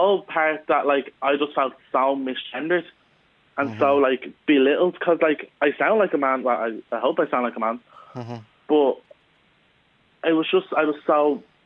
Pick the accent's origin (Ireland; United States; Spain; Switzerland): Ireland; Swords, Leinster; because I'm from Swords, so even just walk around Swords